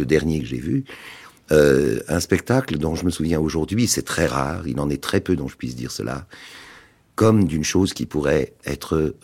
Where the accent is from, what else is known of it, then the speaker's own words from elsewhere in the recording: Paris, Île-de-France, France; also born or lived in Orléans; Non, je suis né à Orléans, mais arrivé à Paris, juste pour entrer en 12e, puisqu'il n'y avait pas de maternelle à l'époque. Et donc, de la 12e à la philo, lycée Buffon.